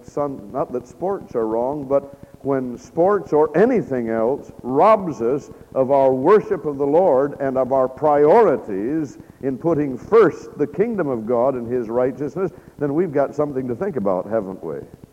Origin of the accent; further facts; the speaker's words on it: Michigan, United States; By the way, I heard something interesting about some Christian students over in my home state of Michigan